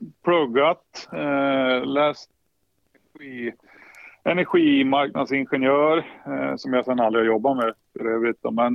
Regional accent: Östersund, Jämtland County, Sweden; also born or lived in Sundsvall; Nej, jag är jämte i grunden. Jag är från Östersund.

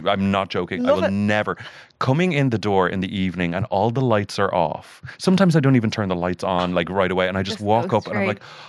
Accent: Blantyre, Scotland, United Kingdom; now in Los Angeles, United States; And I live, look, I'm from Ballantyre. And I grew up in the fucking rain. I live in the Hollywood Hills.

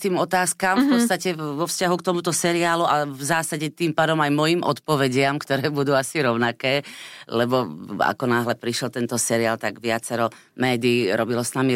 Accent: eastern Slovakia, Slovakia; iba nejaká maďarská stanica u nás na Východe tam bola.

